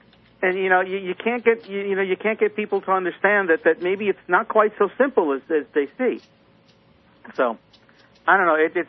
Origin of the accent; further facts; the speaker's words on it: Northeast, United States; And growing up in the Northeast as I did, people did not wear their religion on their sleeves like they do down here.